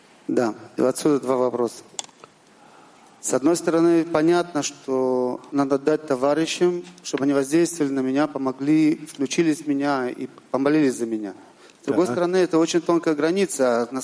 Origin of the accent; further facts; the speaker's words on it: Petah Tikva, Central District, Israel; из Петахтиквы.